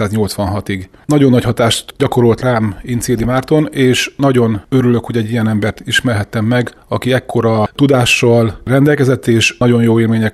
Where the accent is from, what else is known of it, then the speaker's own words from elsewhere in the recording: Vámosoroszi, Szabolcs-Szatmár-Bereg, Hungary; Ugye Vámosoroszból származom, biztos már tudják néhányan.